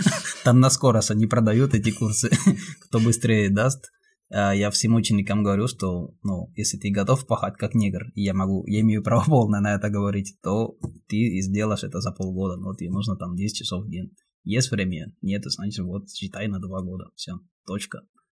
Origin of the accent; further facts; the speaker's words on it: Colombia; Russian is a second language; moved away as an adult; now in Russia; Я из Колумбии. В России уже около 10 лет.